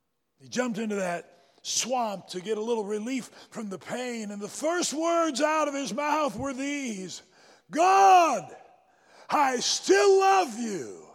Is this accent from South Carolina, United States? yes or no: yes; South Carolina, United States; born there; I was born in South Carolina. We used to say, well, shut my mouth.